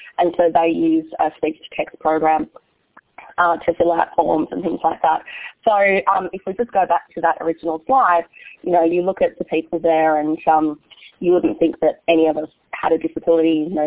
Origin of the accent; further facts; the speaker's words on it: Australia; accent: Australian; I hope everyone's okay with my Australian accent.